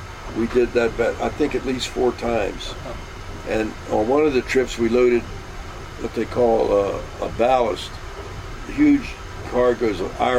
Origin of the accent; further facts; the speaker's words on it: Maryland, United States; because I was from Maryland here.